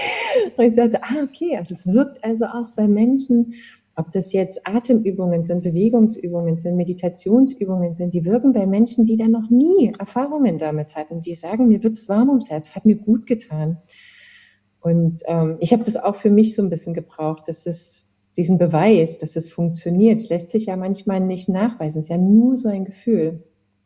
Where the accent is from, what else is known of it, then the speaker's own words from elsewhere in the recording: Chemnitz, Saxony, Germany; Ich habe Abitur gemacht in Chemnitz. Du sagtest, das ist meine Heimatstadt.